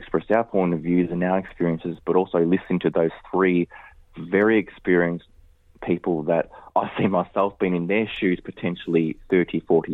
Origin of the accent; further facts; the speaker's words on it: Australia; I was born in Australia. I don't see myself as an Australian, because in growing up in Australia, you felt stigmatised for having a funny sounding surname and ethnic background. You know, I was always growing up around Macedonian culture and Māori culture